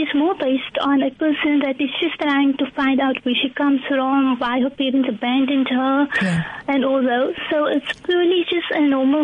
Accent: Cravenby, Western Cape, South Africa; I'm from Cravenby.

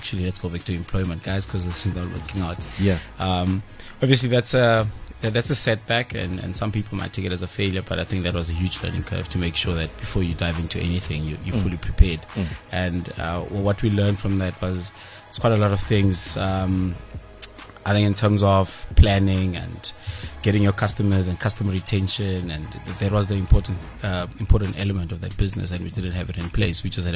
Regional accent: Mpumalanga, South Africa; I came from Mpumalanga, so moving up here, you know, after second, third year, my mom and my dad separated, and my mom moved. We used to stay in the Lani area of town in Bekin and Mpumalanga

